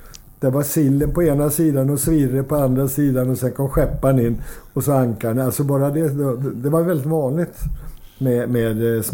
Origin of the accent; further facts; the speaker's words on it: Sundbyberg, Stockholm County, Sweden; also born or lived in Solna; Sen är jag uppvuxen på gränsen till Sundbyberg, bodde i Solna.